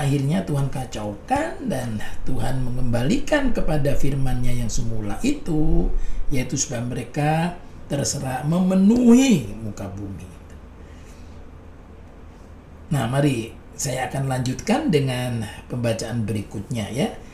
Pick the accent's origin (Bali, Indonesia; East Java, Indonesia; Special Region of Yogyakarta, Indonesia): East Java, Indonesia; born there; Lalu saya ini lahir di Pulau Madura, ya.